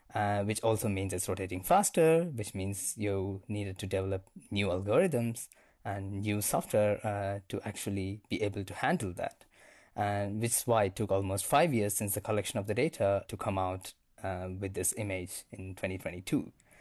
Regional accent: India; moved away as an adult; now in Cape Town, South Africa; I am originally from India.

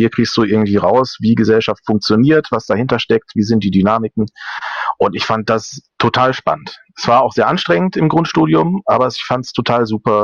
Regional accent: Lower Saxony, Germany; Nur hatte ich als Niedersachse und der in Nordrhein-Westfalen studieren wollte

